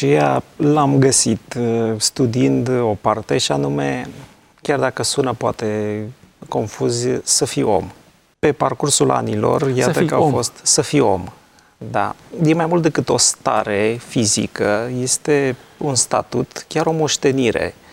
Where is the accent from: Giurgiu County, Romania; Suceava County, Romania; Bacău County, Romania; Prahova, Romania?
Prahova, Romania; now in Bucharest, Romania; Sunt de fel din Prahova, de o bucată de vreme locuiesc unde și lucrez în București. Sunt pastor în cadrul Bisericii Adventiste de aproape 13 ani.